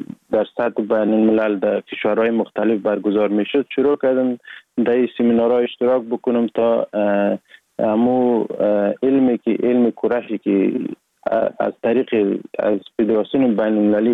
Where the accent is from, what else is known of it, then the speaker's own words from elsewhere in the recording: Sheberghan, Jowzjan, Afghanistan; also born or lived in Sar-e Pol; اصلا زاده ولایت سرپل هستم، در ولایت جوزجان کلان شدیم. تحصیلات ما، مکتب ما، همه چیز ما در ولایت جوزجان خواندیم. اصلا کورش هم در دوران طفولیت از اون ولایت جوزجان شروع کردم. ولایت جوزجان شهر شبرغان، قریه به نام قریه پیرمزید.